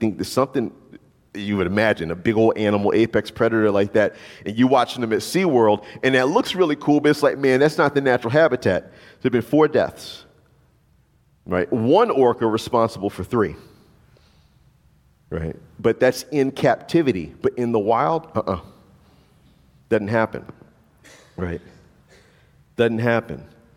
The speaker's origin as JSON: {"language": "English", "region": "Deep South", "country": "United States", "said": "living in the Northwest now, a lot of you know I'm from the Deep South"}